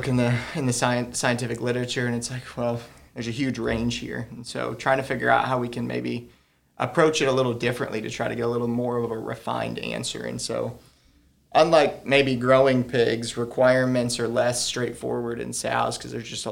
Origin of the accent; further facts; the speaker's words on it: Michigan, United States; Yeah, so I am originally from Michigan.